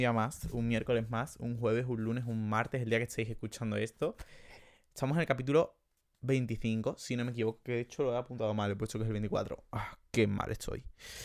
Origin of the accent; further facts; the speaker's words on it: Andalusia, Spain; como buen andaluz que soy diga me dé coraje